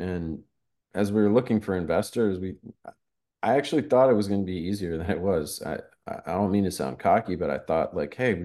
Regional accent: Massachusetts, United States; now in New York, United States; he knew I was from Massachusetts

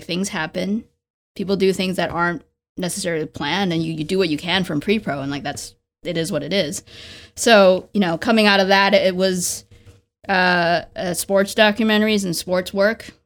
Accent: United States; I mean, I grew up in the States.

